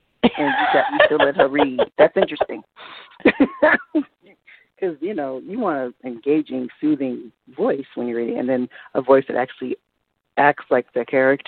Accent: the South, United States; I'm born and raised in the South, and nobody seems to believe me. I said, no, I'm from the South.

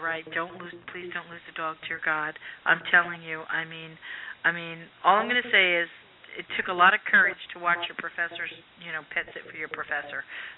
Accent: New Jersey, United States; When growing up in New Jersey, I thought any place that had palm trees had coconuts.

